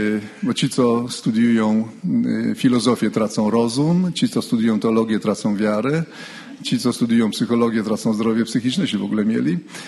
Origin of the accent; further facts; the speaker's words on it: Radom, Masovian Voivodeship, Poland; To moje rodzinne miasto Radom.